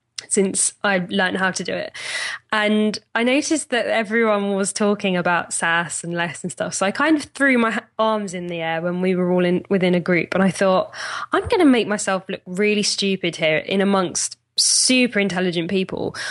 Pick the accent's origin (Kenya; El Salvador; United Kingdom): United Kingdom; I'm British. British. I don't have any of these wonderful things.